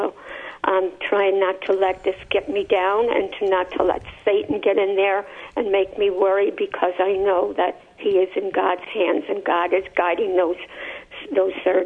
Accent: Ireland; I was raised in Ireland

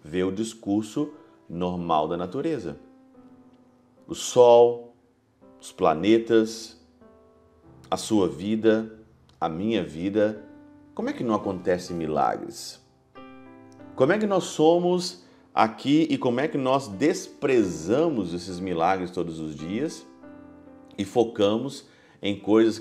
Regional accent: Brazil; Por que que no Brasil, por exemplo, que é a minha terra, por que que tem tantas pessoas passando fome?

